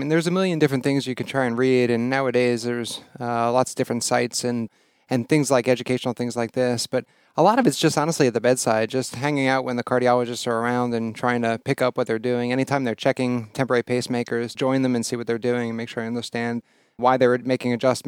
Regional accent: New York, United States; Sure. I grew up in New York.

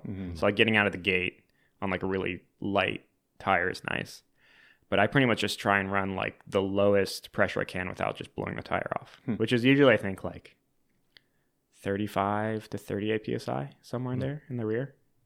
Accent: San Diego, California, United States; also born or lived in Phoenix, Arizona; I was born in Phoenix, Arizona, and moved pretty quickly to San Diego, where I kind of grew up.

